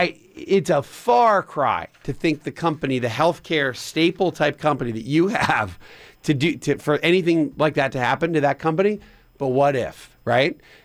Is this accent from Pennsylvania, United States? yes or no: yes; Pennsylvania, United States; now in Atlanta, United States; or my home state of Pennsylvania or my alma mater state of North Carolina